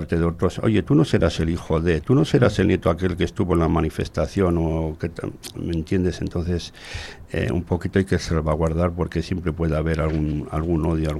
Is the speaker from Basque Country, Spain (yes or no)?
yes; Basque Country, Spain; yo que soy del Gran Bilbao